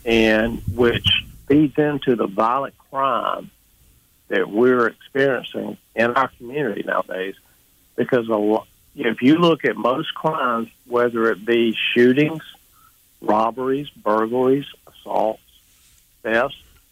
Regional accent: Mobile, Alabama, United States; Well, I'm a proud to be born and raised in Mobile, Alabama. Graduated from BC Rain in 1983.

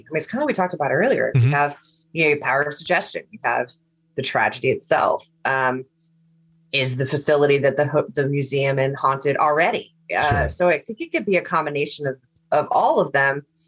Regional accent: Georgia, United States; I'm from Georgia, so I can relate. Yeah, so, and I live in Florida.

